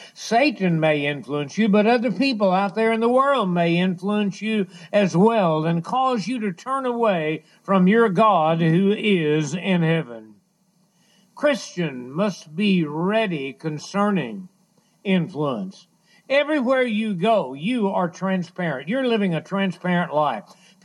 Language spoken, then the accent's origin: English; Hallsville, United States; I can remember back as a young boy growing up in my hometown, how many people influenced me to be a preacher of the gospel. There was one little school teacher there in Hallsville